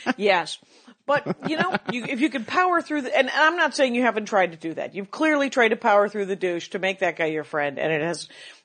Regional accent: Wisconsin, United States; I am from Wisconsin. We have Orson Welles.

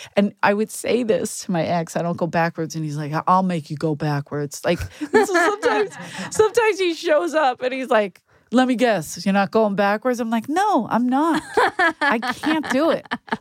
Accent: Philadelphia, Pennsylvania, United States; I'm from South Philadelphia.

